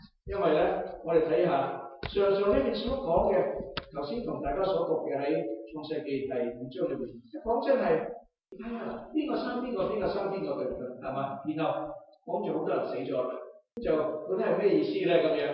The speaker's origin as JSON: {"language": "Chinese", "region": "Guangdong", "country": "China", "said": "我們廣東人就說是一個雞手鴨腳的父親"}